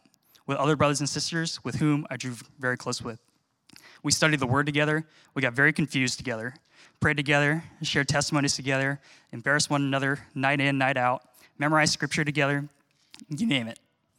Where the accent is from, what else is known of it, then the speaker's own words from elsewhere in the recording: Seattle, Washington, United States; I was born and raised in Seattle, went to undergrad in Seattle, went to church in Seattle, and moved to the area about a year and a half ago